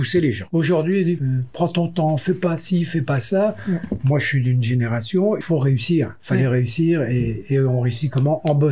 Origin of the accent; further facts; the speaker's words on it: Brittany, France; moi, je suis arrivé de Bretagne, ma petite Bretagne, la campagne et tout, avec peu de moyens